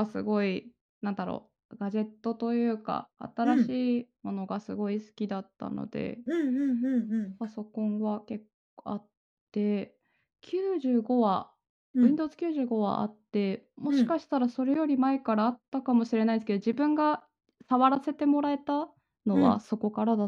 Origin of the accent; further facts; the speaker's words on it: Sapporo, Hokkaido, Japan; 北海道の札幌出身です。